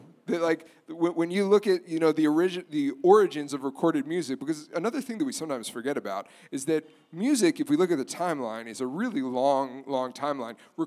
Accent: East Coast, United States; I grew up on the East Coast.

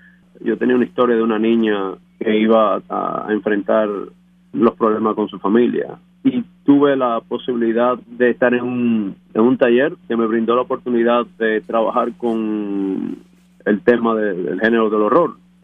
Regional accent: Cuba; yo crecí en Cuba escuchando mucha historia del campo cubano.

